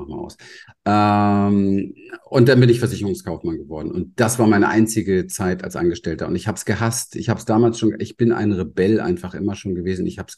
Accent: Berlin, Germany; ich bin in Berlin im Hinterhof groß geworden

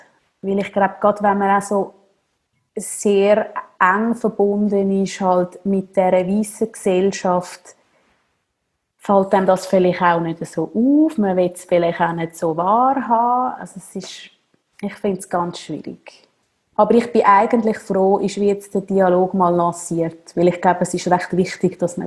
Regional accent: Zurich, Switzerland; aus dem Zürich-Oberland, ich bin im Zürich-Oberland aufgewachsen.

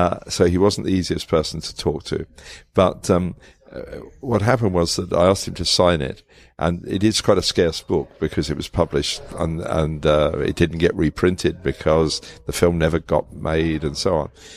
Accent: London, United Kingdom; I was born in London and I've lived in and around London all of my life.

